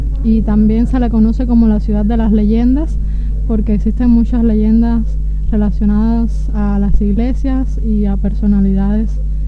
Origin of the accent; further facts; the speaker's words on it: Camagüey, Cuba; vengo de Cuba. Cuba es una isla tropical que se encuentra en el Golfo de México, en el Mar Caribe.